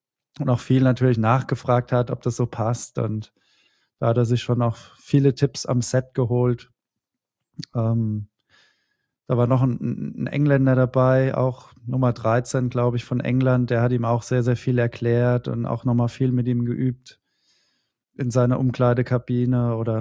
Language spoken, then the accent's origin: German; Czechia; German is a second language; Also ich war ja ein Tscheche. Ich hatte dann die tschechische Flagge auf der einen Seite drauf